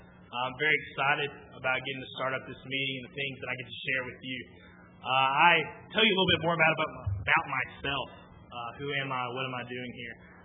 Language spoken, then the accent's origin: English; Prattville, Alabama, United States; I grew up in Prattville, Alabama. Grew up at Prattville Church of Christ, if y'all knew where that is.